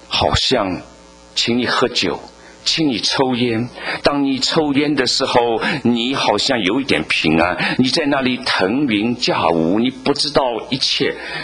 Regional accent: China; 我们中国人早就知道，只要问心无愧，半夜三更不怕鬼敲门

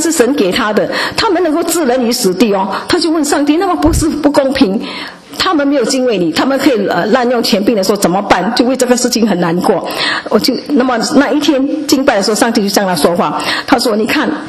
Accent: China; 可是我们是平民，我们是中国人，我们不可能进去的。

